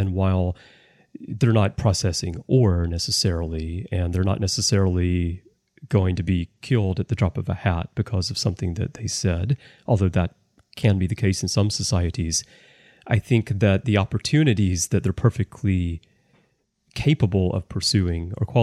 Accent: United States; now in Japan; So like for me, I've lived 20 years in Japan. And I'm American, I'm white, and, you know, my Japanese is not the best.

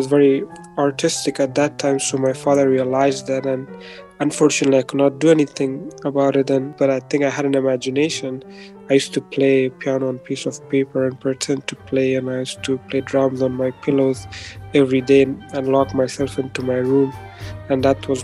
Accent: Kabul, Afghanistan; I grew up back in Kabul, Afghanistan, and the situation there was a civil war, and it was like the city was almost like 90% destroyed, and we were lucky to be among survivors

